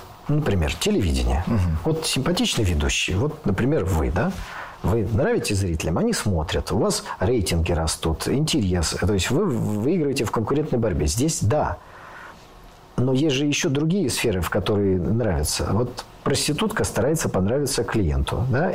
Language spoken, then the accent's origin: Russian; Saint Petersburg, Russia; born there; мне как уроженцу Санкт-Петербурга